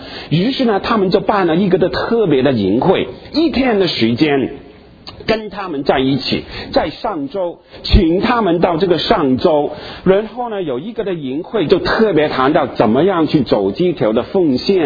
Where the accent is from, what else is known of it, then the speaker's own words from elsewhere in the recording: Guangdong, China; 我们广东人说蒙查查的